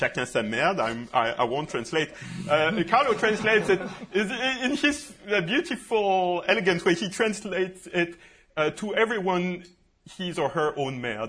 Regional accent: France; remark as a Frenchman that was mentioned. By the way, I echo Fiona's reference to the tragedy in my home country today.

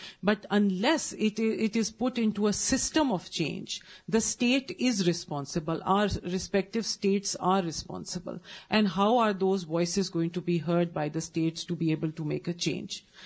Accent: Pakistan; from Pakistan, and so we live in a reality of paradoxes.

